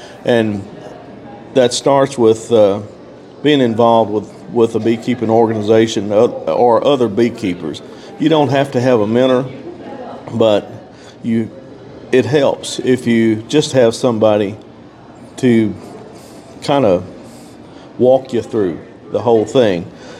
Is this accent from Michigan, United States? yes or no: no; Kentucky, United States; I'm from Kentucky. What do you think? I got a knife.